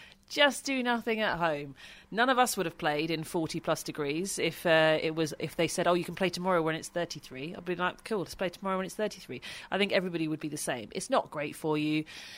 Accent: United Kingdom; that's what I've signed up for, being British.

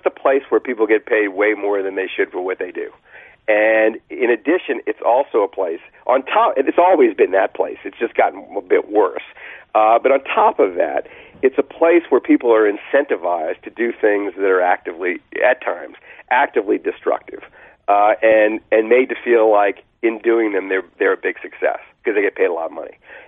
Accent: New Orleans, Louisiana, United States; I grew up in New Orleans, and the value system there was very different from the value system I encountered when I left it.

